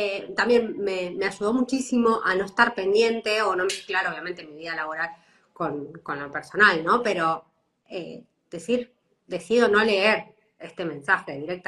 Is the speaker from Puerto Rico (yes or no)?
no; Argentina; moved away; Eso es algo que también vengo trabajando mucho desde que me fui de Argentina.